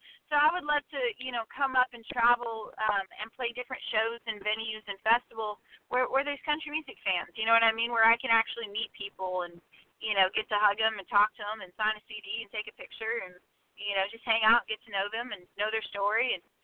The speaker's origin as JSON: {"language": "English", "town": "Bakersfield", "region": "California", "country": "United States", "tie": "born or raised there", "said": "Called Bakersfield after my hometown, and I worked really hard on this project"}